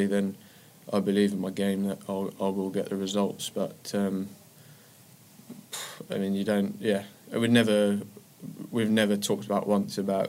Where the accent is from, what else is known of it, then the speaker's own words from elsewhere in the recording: United Kingdom; It's always nice to be British number one, of course.